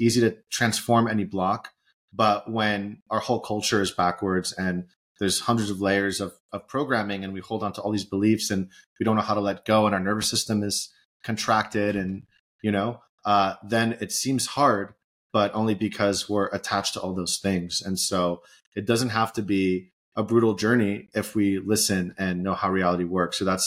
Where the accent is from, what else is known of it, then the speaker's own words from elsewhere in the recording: California, United States; I was raised in Southern California, Orange County.